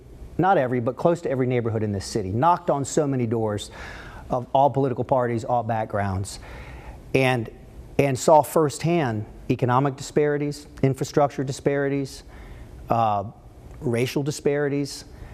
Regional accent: Florida, United States; born there; I was born in South Florida. As a kid, I wasn't raised to see color.

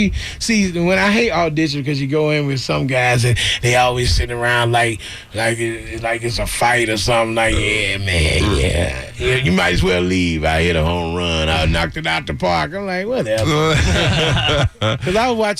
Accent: St. Louis, Missouri, United States; No, I'm from St. Louis.

